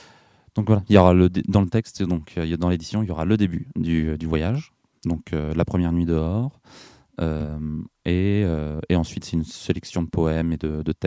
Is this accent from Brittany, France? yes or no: yes; Chartres-de-Bretagne, Brittany, France; Moi, je suis de Bretagne. Je suis de Rennes. Et je suis venu en stop depuis ma ville, Chartres de Bretagne.